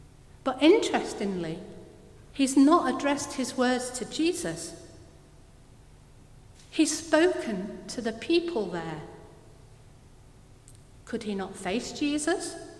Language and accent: English; Manchester, North West England, United Kingdom; I come from Manchester. There was a place called Hume. It was full of flats, tall, high-rise flats, surrounded by acres of green